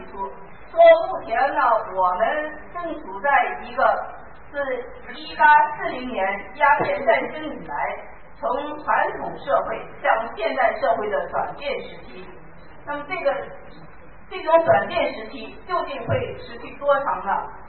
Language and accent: Chinese; China; 虽然我们都是中国人